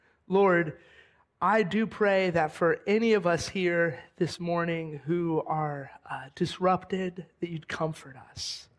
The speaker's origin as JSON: {"language": "English", "town": "Daytona Beach", "region": "Florida", "country": "United States", "tie": "born or raised there", "said": "Daytona is very much my hometown, and this is very much my home church where I grew up"}